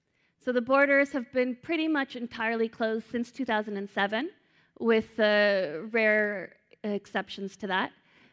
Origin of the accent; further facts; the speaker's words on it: California, United States; I'm from the Bay Area originally.